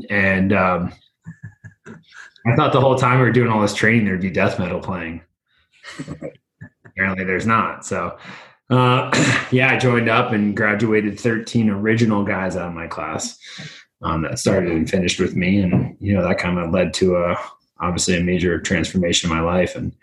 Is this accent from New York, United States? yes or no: yes; New York, United States; I'm from New York and I did used to pretend to hit them with bats, but I never wanted to do that.